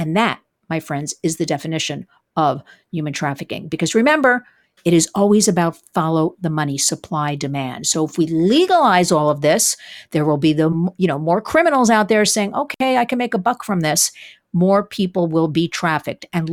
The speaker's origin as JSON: {"language": "English", "region": "New York", "country": "United States", "said": "We thought perhaps we could get New York State, my home state, to be the leader"}